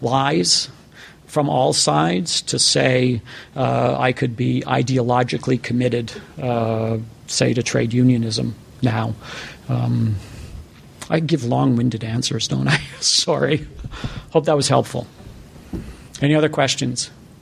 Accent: Toronto, Ontario, Canada; And it was in Vancouver, and I'm from Toronto, and I flew out there

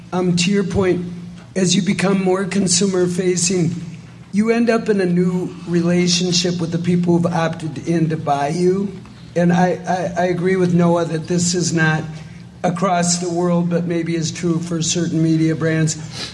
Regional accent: Minnesota, United States; accent: Minnesota; I was, I right when I said that, my Minnesota accent came back.

